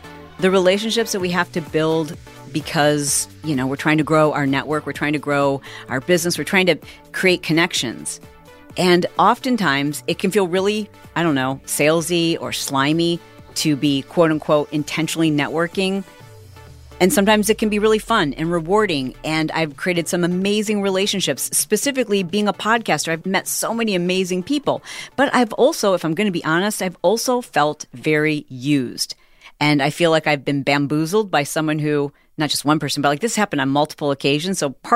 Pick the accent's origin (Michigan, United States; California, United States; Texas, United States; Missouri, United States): Michigan, United States